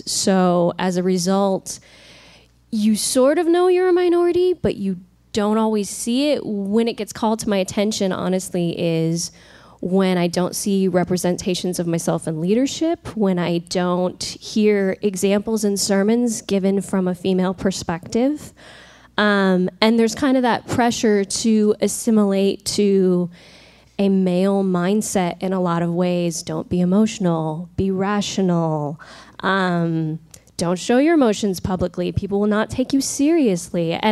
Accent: California, United States; both growing up in California, also the Salad Bowl, also very multicultural

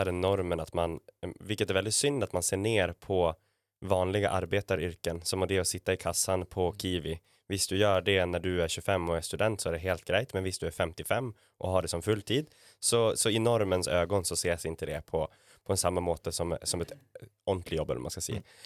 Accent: Sweden; Jag är ju svensk själv, men kan ju kommunicera med er här.

